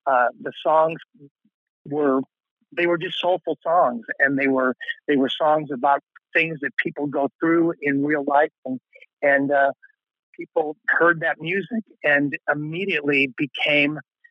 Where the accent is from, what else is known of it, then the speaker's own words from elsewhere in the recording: Chicago, Illinois, United States; I grew up in Chicago, so I just took a road trip